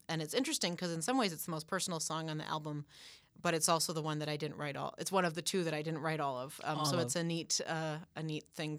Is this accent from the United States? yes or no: yes; Minnesota, United States; Like, I grew up in Minnesota, but I grew up visiting my family in Door County.